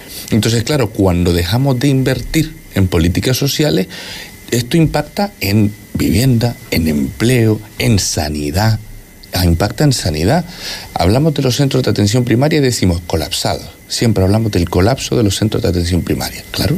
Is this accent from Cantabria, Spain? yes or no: no; Canary Islands, Spain; A día de hoy, yo adoro mi tierra, yo creo que todo el mundo adora a Canarias.